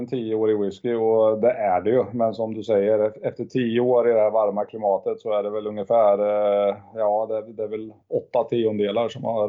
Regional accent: Sweden; så som svensk så ska man ju inte använda korn när man pratar svenska

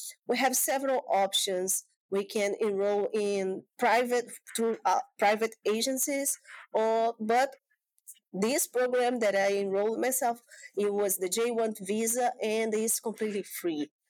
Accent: Brazil; English is a second language; now in Fayetteville, United States; I am calling from Fayetteville in North Carolina.

